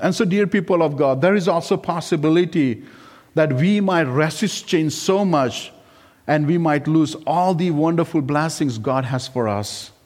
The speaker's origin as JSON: {"language": "English", "country": "India", "lives_now": "United States", "said": "Now remember, I came from India."}